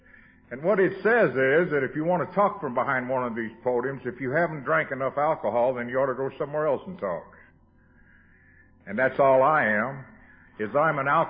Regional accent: Louisville, Kentucky, United States; I am an alcoholic. I come from Louisville, Kentucky.

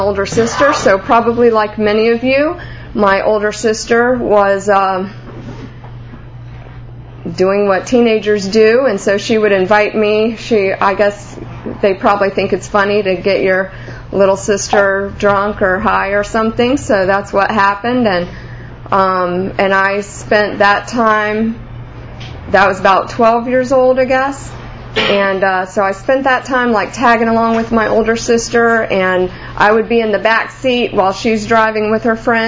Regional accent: Gainesville, United States; also born or lived in Kentucky; Growing up, I was born in Kentucky, but my family moved to Gainesville when I was about 5 years old.

